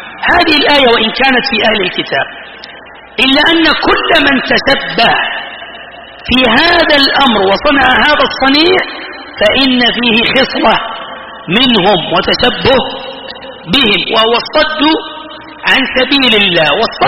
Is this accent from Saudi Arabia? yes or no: yes; Saudi Arabia; فلما زودوها معي شوي قلت لهم أنا سعودي.